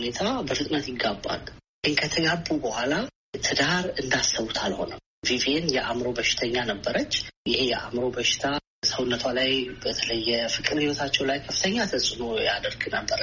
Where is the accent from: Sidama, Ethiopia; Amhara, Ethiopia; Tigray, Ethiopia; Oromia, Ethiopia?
Amhara, Ethiopia; Ancharo; እኔም በልጅነቴ የአንቻሮ በምትባል ተራራማ አካባቢ ነው ያደግኩት።